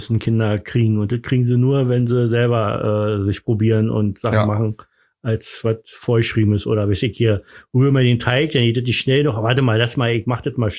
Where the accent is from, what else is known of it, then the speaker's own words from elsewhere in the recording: East Germany, Germany; ich komme aus dem Osten